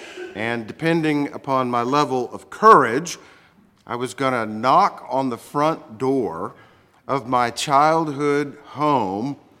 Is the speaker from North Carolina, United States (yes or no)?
no; Orlando, Florida, United States; I had reason to be down in Orlando, my hometown, on school business. And whenever I get close to the old neighborhood where I grew up in the 60s and 70s, well, I make a point of driving through.